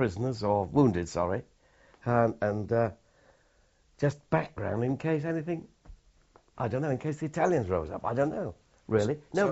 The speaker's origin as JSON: {"language": "English", "town": "Liverpool", "region": "North West England", "country": "United Kingdom", "tie": "born or raised there", "said": "Liverpool. My hometown."}